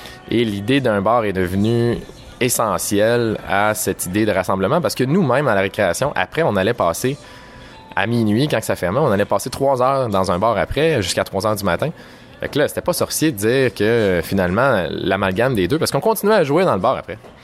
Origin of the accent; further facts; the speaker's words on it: Quebec, Canada; now in Montreal, Canada; Je suis originaire d'une petite région du Québec qui s'appelle le Lac-Saint-Jean, qui est en soi là, 500 km de Montréal.